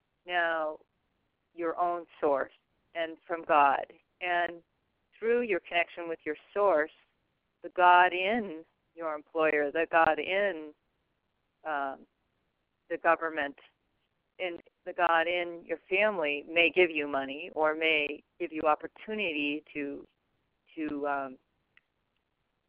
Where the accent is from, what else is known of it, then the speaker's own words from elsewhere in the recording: Montana, United States; I grew up in Montana, actually, and I was interested in being an artist.